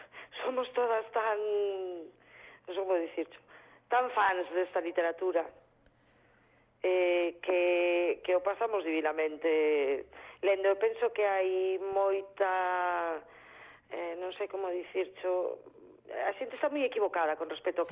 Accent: Galicia, Spain; xa se ve que somos galegas.

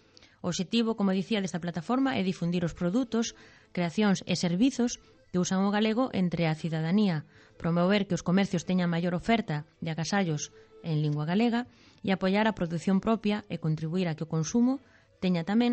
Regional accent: Galicia, Spain; a nosa opción como consumidores galegos responsables sería a de escoller aqueles que están etiquetados na nosa lingua

